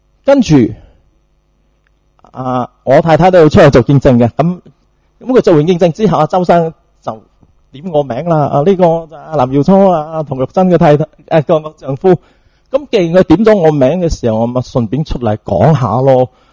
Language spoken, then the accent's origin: Cantonese; China; 就系我哋中国人或者系内地人都好中意讲一两个字叫踏实。